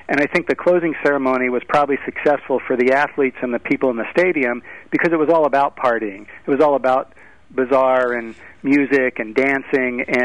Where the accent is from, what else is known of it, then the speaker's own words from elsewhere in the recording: United States; now in United Kingdom; So as an American here in Great Britain